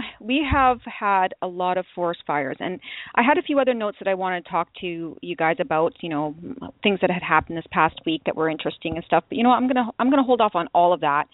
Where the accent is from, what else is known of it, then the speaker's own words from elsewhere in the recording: British Columbia, Canada; Growing up in the Okanagan wasn't a surprise for me, I mean, to see smoke-filled summers.